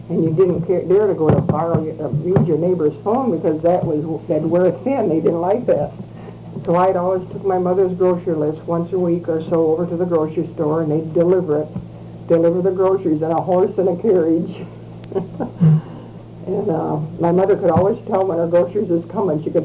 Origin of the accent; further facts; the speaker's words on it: Monroe, United States; born there; Well, I was born right here in Monroe, over on 2nd Street, 1916.